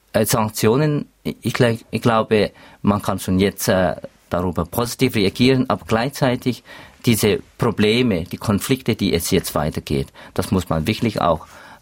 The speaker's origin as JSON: {"language": "German", "country": "Myanmar", "second_language": "German", "moved": "yes", "said": "dass es Leute wie ich, dass sie offiziell mit einem anderen Pass nach Burma gingen"}